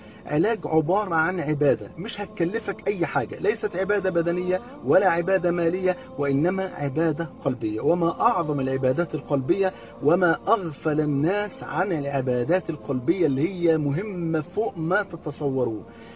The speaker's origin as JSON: {"language": "Arabic", "country": "Egypt"}